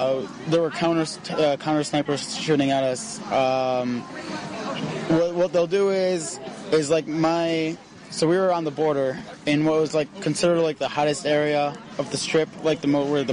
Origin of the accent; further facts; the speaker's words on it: Southern US, United States; But also, I'm from the South, so, you know, I was raised shooting.